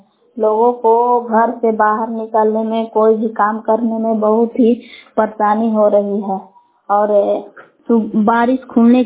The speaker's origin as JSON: {"language": "Hindi", "town": "Bhabua", "region": "Bihar", "country": "India", "said": "ग्राम बेलाव जिला कैमूर भभुआ की निवासी हूँ।"}